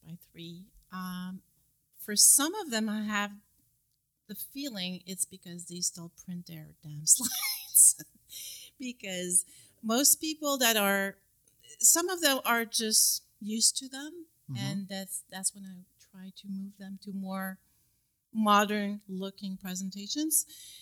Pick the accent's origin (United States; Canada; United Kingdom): Canada; Quebec; I'm from Quebec, Canada, near Montreal.